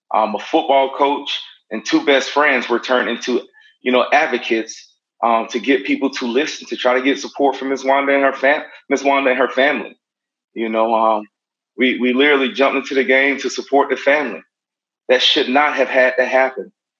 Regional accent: Brunswick, United States; I grew up in Brunswick. I was born and raised in Brunswick.

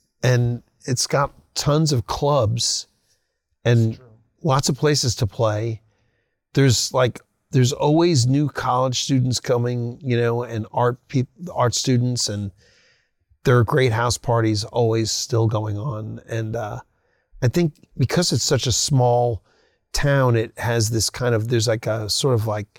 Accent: Binghamton, New York, United States; now in Athens, United States; We came from Binghamton, New York and Long Island to play and live in Athens.

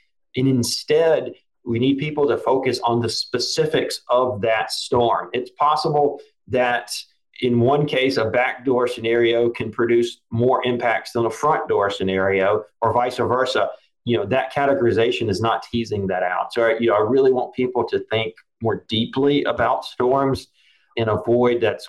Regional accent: North Carolina, United States; I grew up in North Carolina, where the soil is clay.

